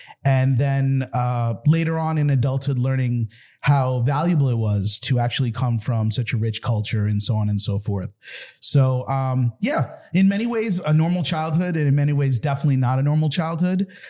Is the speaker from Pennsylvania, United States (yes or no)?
no; Bronx, New York, United States; So grew up in the Bronx, had immigrant parents that migrated from India in 1968.